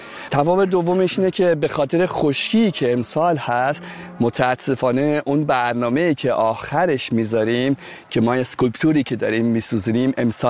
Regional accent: Iran; ما خودمون ایرانی هستیم،

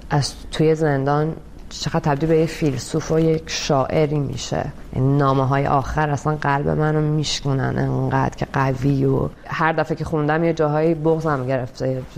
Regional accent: Iran; moved away; داستان شخصی خود من به هر حال به چه دلیل من از ایران اومدم بیرون

